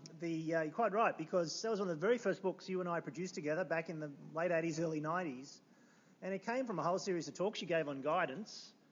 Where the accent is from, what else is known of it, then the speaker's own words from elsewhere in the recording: Lismore, New South Wales, Australia; I was born on the North Coast, grew up on a farm near Lismore, and came down to Sydney in 1981 to study at university.